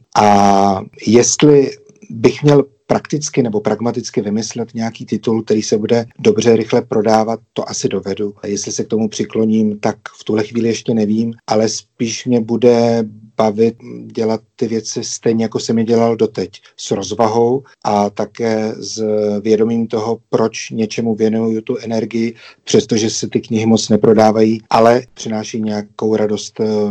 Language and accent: Czech; Sudetenland, Czechia; bych chtěl udělat nějakou knížku pro děti z mého dětství v Sudetech